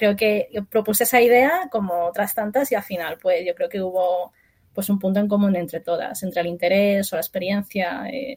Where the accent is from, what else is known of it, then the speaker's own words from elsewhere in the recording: Madrid, Community of Madrid, Spain; Pues yo soy de Madrid